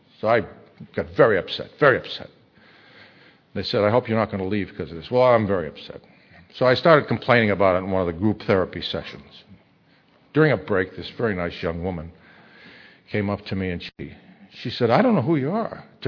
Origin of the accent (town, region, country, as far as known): New England, United States; born or raised there